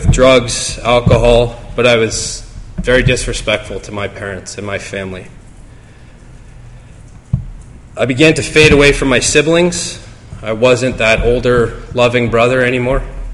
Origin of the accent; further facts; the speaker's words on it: Windsor, Ontario, Canada; born there; I was born here in Windsor, Ontario, into the lives of two young parents